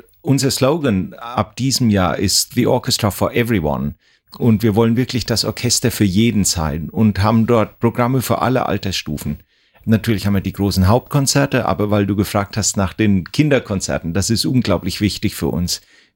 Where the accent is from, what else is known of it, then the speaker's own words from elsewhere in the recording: Bavaria, Germany; Ich komme aus der Rhön, aus Unterfranken, und das ist so eine Gegend, wo unglaublich viel Blasmusik gespielt wird.